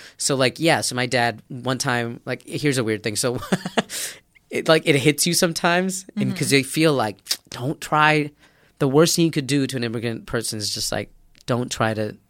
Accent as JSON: {"language": "English", "town": "Phoenix", "region": "Arizona", "country": "United States", "tie": "born or raised there"}